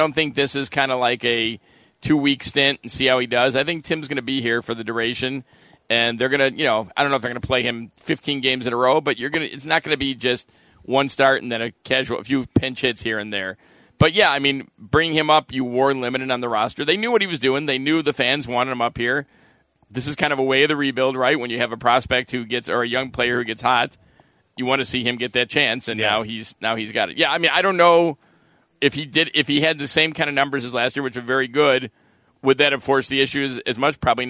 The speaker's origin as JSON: {"language": "English", "town": "Chicago", "region": "Illinois", "country": "United States", "said": "we are not originally from the South Suburbs. We moved there from Chicago."}